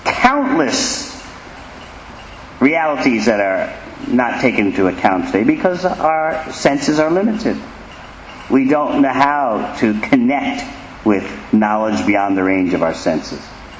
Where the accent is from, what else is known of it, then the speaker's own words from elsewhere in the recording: New York, United States; I said, I'm a refugee from New York.